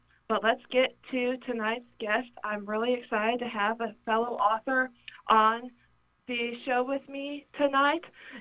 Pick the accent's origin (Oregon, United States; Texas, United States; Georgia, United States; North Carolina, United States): Texas, United States; Plano; I grew up in Plano, Texas, and have been an animal lover all my life.